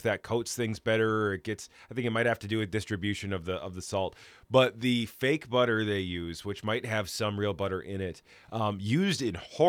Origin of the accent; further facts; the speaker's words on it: Park Falls, Wisconsin, United States; Well, I grew up in Park Falls, and Park Falls used to smell like a good fart.